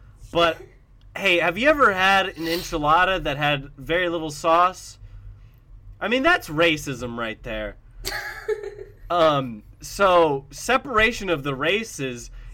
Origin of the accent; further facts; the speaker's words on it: Washington, United States; I'm from Washington, if you didn't know.